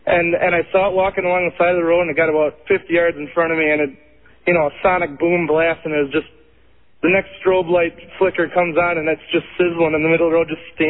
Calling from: Wisconsin, United States; I'm calling from Merkezan, Wisconsin right now.

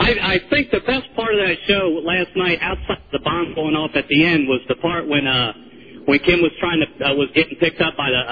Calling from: Seattle, Washington, United States; from Seattle.

